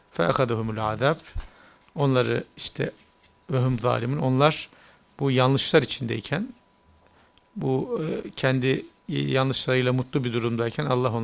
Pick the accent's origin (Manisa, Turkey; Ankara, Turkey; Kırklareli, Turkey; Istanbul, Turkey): Istanbul, Turkey; Biz küçükken İstanbul'da da yaşarken evler tahta kapı hemen hemen birçoğu.